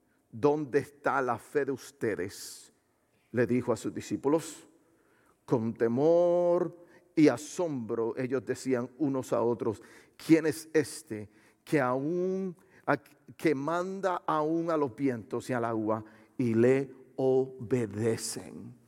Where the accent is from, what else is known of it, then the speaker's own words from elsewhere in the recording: Puerto Rico; yo soy, si usted no me conoce muy bien, yo soy de Puerto Rico